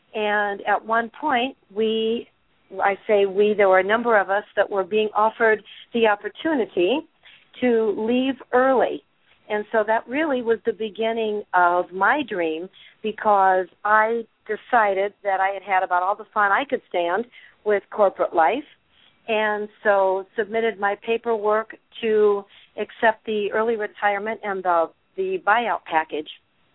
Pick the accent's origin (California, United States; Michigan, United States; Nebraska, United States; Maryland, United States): Nebraska, United States; moved away; also born or lived in Kansas City, Missouri; I am actually a Nebraska gal. I was born and raised pretty much in the Cornhusker state of Nebraska and moved out of Nebraska and into Kansas City, Missouri